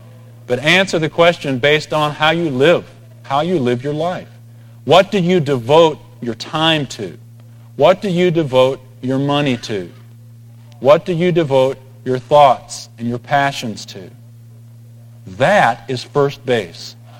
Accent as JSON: {"language": "English", "town": "San Antonio", "region": "Texas", "country": "United States", "tie": "born or raised there", "lives_now": "Dallas-Fort Worth, United States", "said": "I grew up in San Antonio, and I remember during one September hearing about a story that happened down there, 99 degree September day."}